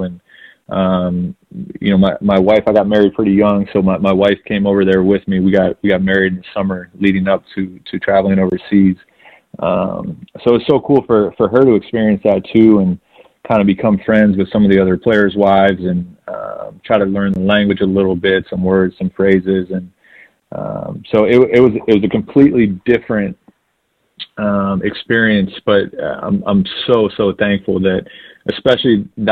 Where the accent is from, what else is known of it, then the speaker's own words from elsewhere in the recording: Florida, United States; growing up in Florida, you don't really take notice, but how much history there were with Native American tribes.